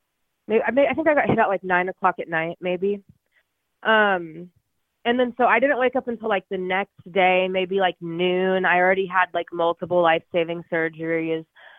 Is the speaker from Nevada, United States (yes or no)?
no; Sacramento, California, United States; now in Phoenix, United States; Yeah, I moved here about 15 years ago. I'm from the Sacramento area. But now I'm down here in Phoenix.